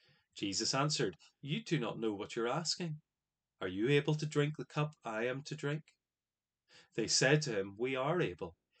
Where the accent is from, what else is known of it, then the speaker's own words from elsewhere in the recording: Ireland; As an Irishman, if you know anything about Irish families, you'll know that Irish mothers have a particular soft spot for their sons